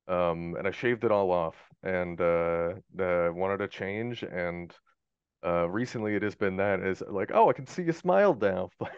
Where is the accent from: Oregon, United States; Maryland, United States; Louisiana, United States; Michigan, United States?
Oregon, United States; Portland; I grew up in Portland. I have friends in Seattle and Portland.